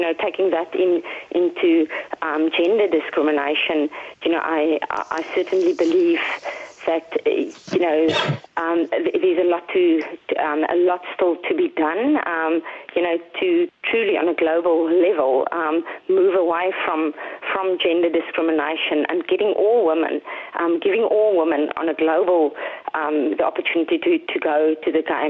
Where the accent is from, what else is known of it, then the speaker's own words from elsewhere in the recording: South Africa; growing up in South Africa